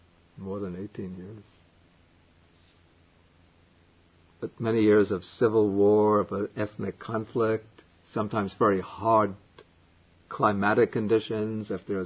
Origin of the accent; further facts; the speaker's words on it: United States; moved away as an adult; now in Sri Lanka; having lived many years in Sri Lanka, and being brought up as an American